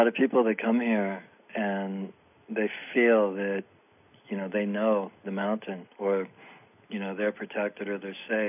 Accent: Ohio, United States; My own experience with that was a dream that I had when I was in Ohio. I grew up in Ohio when I was 13.

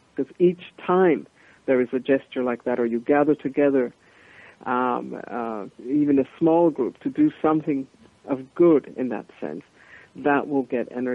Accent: Colombia; because I was born and raised in Colombia, and I was very interested in that side of things

